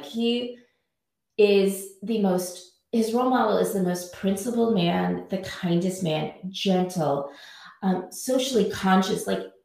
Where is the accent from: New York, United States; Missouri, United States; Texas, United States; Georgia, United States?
Missouri, United States; St. Louis; I'm from Missouri and I'm from St. Louis. And the joke with us, anybody from St. Louis, is that it's so small.